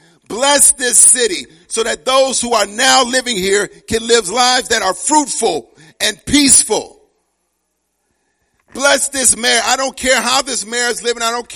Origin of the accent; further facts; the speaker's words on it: Chicago, Illinois, United States; Of course, you all know my wife and I are born and raised in Chicago. Went back to Chicago to do this funeral in the heart of Chicago.